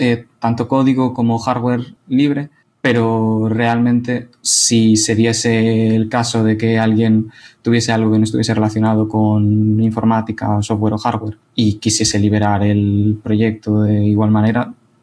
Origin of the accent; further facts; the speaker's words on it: Madrid, Community of Madrid, Spain; moved away as an adult; now in A Coruña, Spain; Soy de Madrid y hace 4 años me vine aquí a La Coruña a hacer la carrera